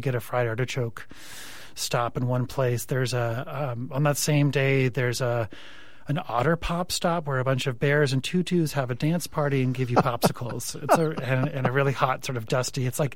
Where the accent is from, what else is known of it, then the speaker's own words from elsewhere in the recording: Mill Valley, California, United States; I grew up in Mill Valley, and I had a Marin mountain bike for a long time